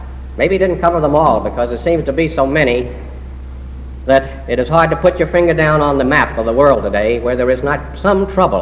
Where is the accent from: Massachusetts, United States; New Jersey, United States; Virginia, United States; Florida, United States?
Virginia, United States; Richmond; born there; accent: Southern; That sounds like Southern accent, with you all. But it comes natural because, as you know, I was born in Richmond.